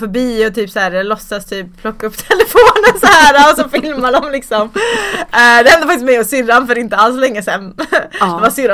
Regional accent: Värmland, Sweden; accent: Värmland dialect; now in Stockholm, Sweden; Jag är faktiskt uppväxt utanför Karlstad i en liten by kan man väl säga.

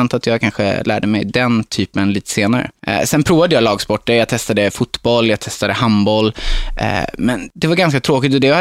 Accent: Hultsfred, Småland, Sweden; Jag är uppvuxen i Hultsfred, mitt i Småland, Stockholm, eller Sveriges mittpunkt, 30 mil till Stockholm, Malmö, Göteborg. Så det ligger mitt i centrum.

